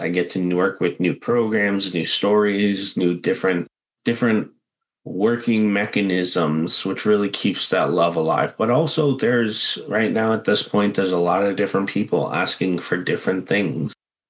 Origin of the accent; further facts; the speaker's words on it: New Hampshire, United States; I grew up in New Hampshire.